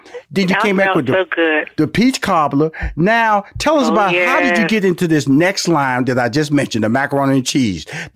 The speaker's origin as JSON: {"language": "English", "town": "Houston", "region": "Texas", "country": "United States", "said": "I'm from Houston, Texas, and a country boy."}